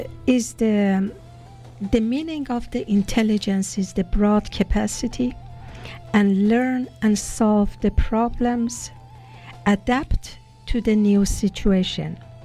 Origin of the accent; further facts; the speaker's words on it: Tehran, Tehran Province, Iran; English is a second language; now in Canada; my name is Arabic, even though I'm born and raised in Persia, in Tehran, capital city. But I live in Canada for a very long time as citizen of this blessed land, this country, Canada.